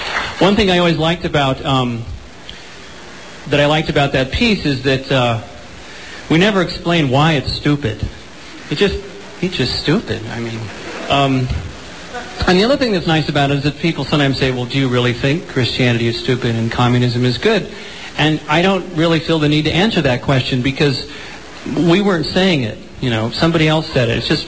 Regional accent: California, United States; We're from the Bay Area, and we played live usually about once a year.

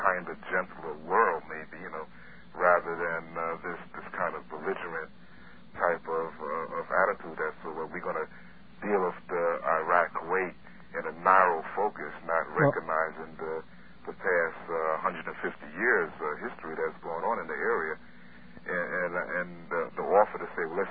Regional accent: United States; I'm an American, and I have no vested interest in anything over there in the Middle East at all.

